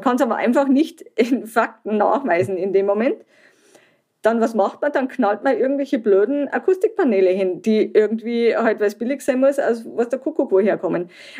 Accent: Germany; Am Anfang habe ich geglaubt, ich komme aus Deutschland, ich muss perfekten Technologien bringen

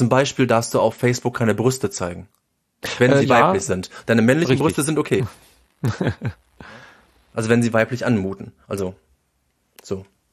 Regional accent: Cologne, North Rhine-Westphalia, Germany; für mich als Kölner

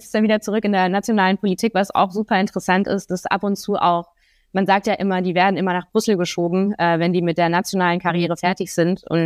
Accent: Freiburg, Baden-Württemberg, Germany; also born or lived in Tours, France; Ich bin in Tours geboren, also in Frankreich, bin aber Deutsch-Französin und in Freiburg auch aufgewachsen.

